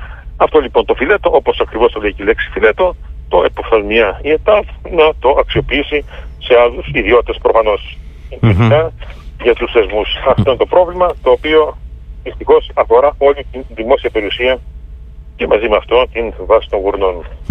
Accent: Greece; Για όλη τη δημόσια περιουσία είναι ντροπή μας, πραγματικά ως Έλληνες το λέμε.

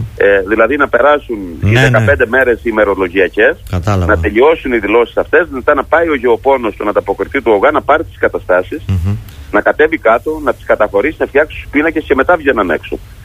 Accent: Asites, Crete, Greece; Εδώ η περιοχή η δικιά μας είναι όψιμη. Είμαι από τις Ασίτες και έχουμε διαφορά από την παραλιακή ζώνη εδώ, δηλαδή του Ηρακλείου, γύρω στις 15-20 μέρες.

